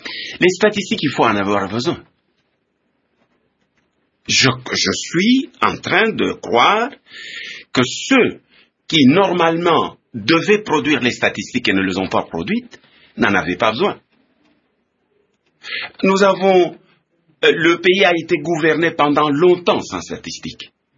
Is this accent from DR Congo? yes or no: yes; DR Congo; C'est le premier sentiment que je suis en train d'exprimer ici, en tant que Congolais, en tant que chercheur, en tant que professeur d'université.